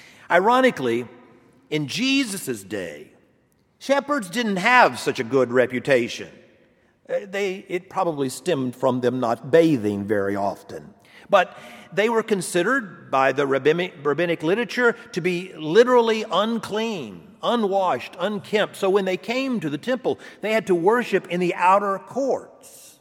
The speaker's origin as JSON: {"language": "English", "region": "Georgia", "country": "United States", "said": "I'm from Georgia. And in Georgia, growing up, I was nearly an adult before I ever saw an actual sheep."}